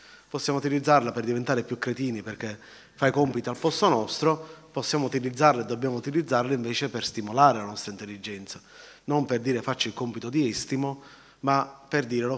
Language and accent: Italian; Sicily, Italy; Quando io all'estero dico sono siciliano